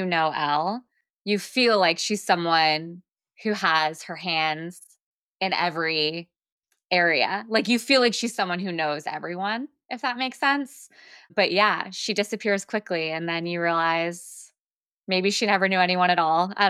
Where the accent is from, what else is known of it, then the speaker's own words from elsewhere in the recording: Sudbury, Massachusetts, United States; now in Charlotte, United States; I'm in Charlotte, North Carolina now, but I grew up in Sudbury.